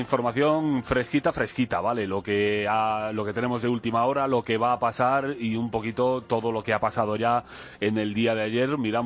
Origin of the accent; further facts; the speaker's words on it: Galicia, Spain; Yo soy gallego y había borrascas en invierno todos los días.